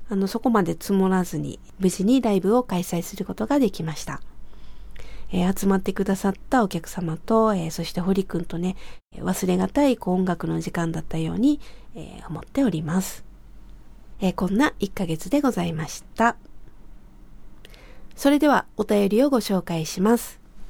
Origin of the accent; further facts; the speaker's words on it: Kobe, Hyogo, Japan; 私のふるさとであります神戸ということで